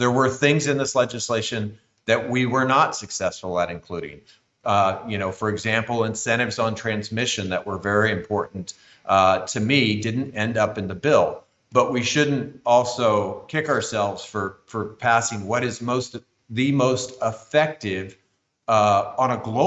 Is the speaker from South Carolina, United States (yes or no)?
no; New Mexico, United States; particularly I'm working with my home state of New Mexico